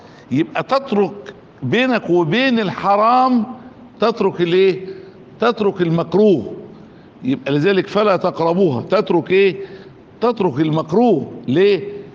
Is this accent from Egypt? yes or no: yes; Egypt; سيارة كده بسيطة كده يعني، خالص موجودة عندنا في مصر